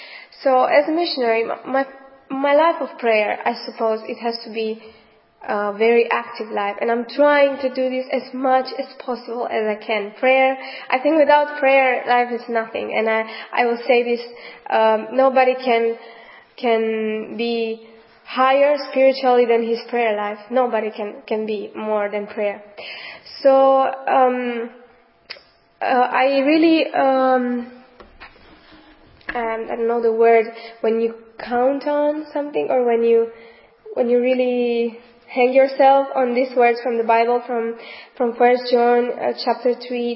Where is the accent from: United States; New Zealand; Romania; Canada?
Romania; English is a second language; I'm from Romania, and I'm so happy to be here in this country